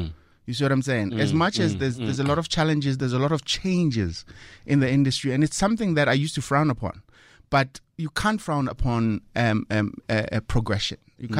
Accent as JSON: {"language": "English", "town": "Pretoria", "region": "Gauteng", "country": "South Africa", "tie": "born or raised there", "said": "I think growing up in Pretoria is a place where I know they love music, especially R&B music."}